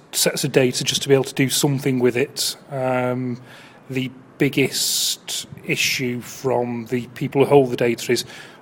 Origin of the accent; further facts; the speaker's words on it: Tunstall, West Midlands, United Kingdom; I'm not going to talk to somebody from Fenton because I come from Tunstall